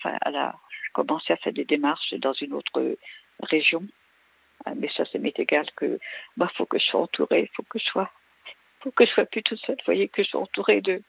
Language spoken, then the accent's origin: French; Nouvelle-Aquitaine, France; Je suis de Charente-Maritime.